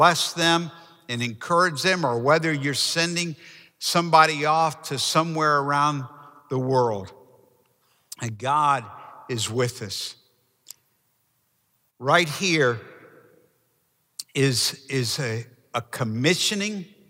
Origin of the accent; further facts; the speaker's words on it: New Orleans, Louisiana, United States; I have such a burden for the city that I grew up in New Orleans.